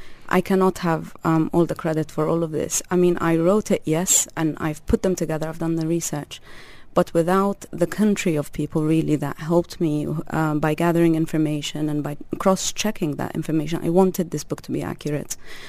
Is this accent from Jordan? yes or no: yes; Amman, Amman Governorate, Jordan; In Amman.